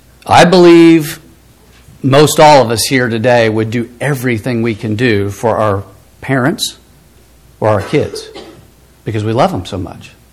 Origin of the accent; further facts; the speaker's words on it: Nixa, Missouri, United States; But growing up in Nixa, we lived in a neighborhood.